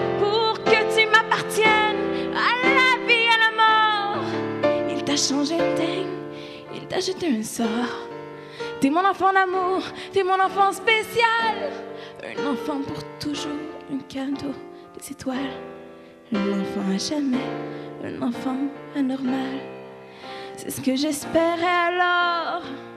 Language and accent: French; Quebec, Canada; Je suis québécoise et c'est ça, ça me fait vraiment plaisir d'être ici ce soir.